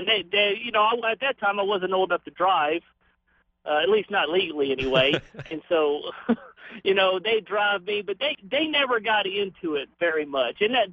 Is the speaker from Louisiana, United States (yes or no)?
yes; Ragley, Louisiana, United States; being I was from Ragley, which is only about 30 minutes away from Lake Charles, where McNeese State is located.